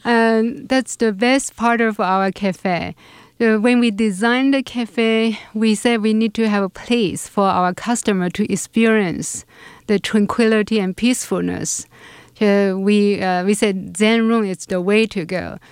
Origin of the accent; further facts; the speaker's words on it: China; now in United States; I'm originally from China. We moved here 2000, and we moved to Pittsburgh first, Pennsylvania. Then we moved here 2006 for a job position.